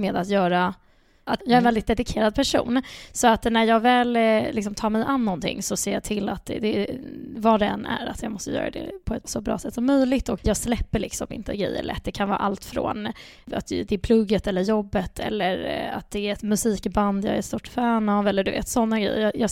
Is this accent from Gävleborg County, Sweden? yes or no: no; Stockholm, Stockholm County, Sweden; also born or lived in Ekerö; Jag är uppvuxen här i Stockholm, föddes på Ekerö. Från början där bodde jag mina första 10 år.